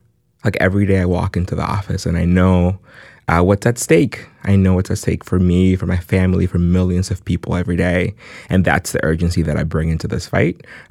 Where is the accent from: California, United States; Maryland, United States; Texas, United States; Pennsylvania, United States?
Maryland, United States; also born or lived in Panama; So my family and I came from Panama over 14 years ago. We came to the United States and I grew up in Maryland. I've been undocumented ever since I came, really.